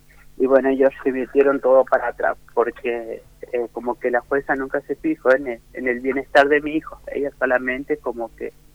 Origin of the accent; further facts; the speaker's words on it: Córdoba, Argentina; born there; yo nací acá en Córdoba, capital, en el año 1984, así que tengo 36 años.